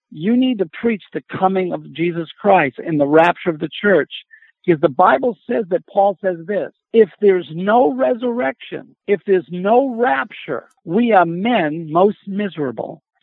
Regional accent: United States; I mean, I am an American through and through.

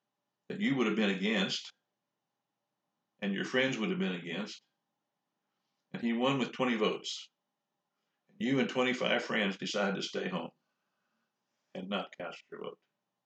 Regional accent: Illinois, United States; One reason is I grew up in Southern Illinois, and in 1952, the Democrat candidate for president was going to be Adlai Stevenson, who was our governor.

